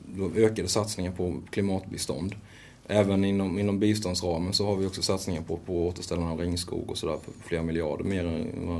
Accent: Sweden; medan som för mig, på basis av att jag är svensk, måste betala 100%.

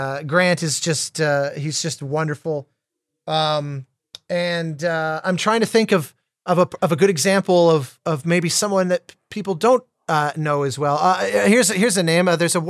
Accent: Colorado, United States; he was just in another universe as a kid growing up in Colorado

